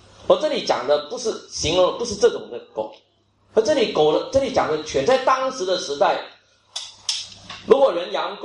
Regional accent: Singapore; 我们新加坡人讲的 triple confirm

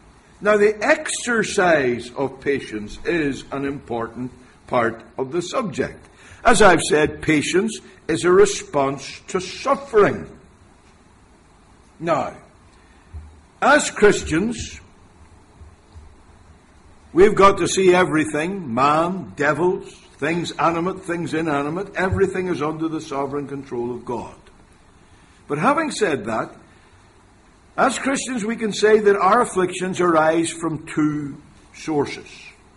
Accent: Ireland; Because you see, I'm Irish. And the Irish are not known to be the most patient people in the world.

